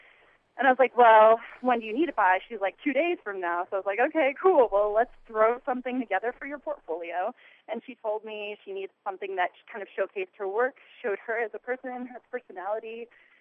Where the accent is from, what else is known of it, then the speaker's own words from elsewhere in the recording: Ouray, Colorado, United States; now in Santa Fe, United States; I'm from Ouray, Colorado, and currently I am studying film and photography at school.